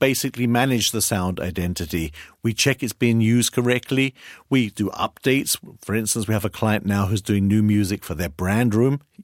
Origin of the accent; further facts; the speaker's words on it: United Kingdom; now in Hamburg, Germany; I live in Hamburg, Germany. I'm British